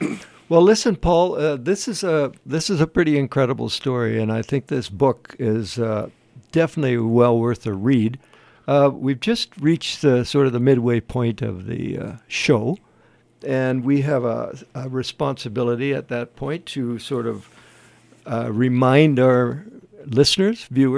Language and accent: English; Canada; You know, as a Canadian, it's always difficult to see how it's spelt and then to say it